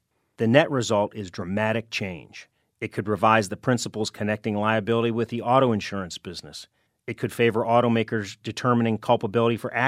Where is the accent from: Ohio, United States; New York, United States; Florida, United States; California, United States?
Ohio, United States; Canton; like Joshua Brown, the former Navy SEAL from my hometown of Canton, Ohio.